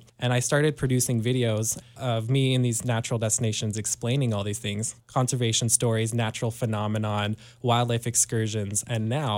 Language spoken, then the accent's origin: English; Whitefish, Montana, United States; Well, I was born and raised in Whitefish, so I'm very outdoorsy at heart.